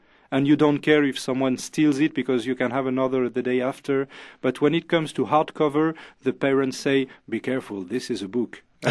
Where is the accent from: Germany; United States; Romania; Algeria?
Algeria; English is a second language; It's very funny because I'm a Jew from Algeria, and my colorist, she's a Christian from Iraq